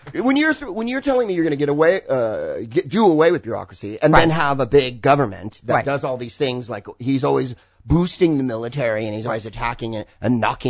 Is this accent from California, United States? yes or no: yes; San Carlos, California, United States; accent: California; Yeah, I'm from the Bay Area. I grew up in San Carlos, white principality south of San Francisco.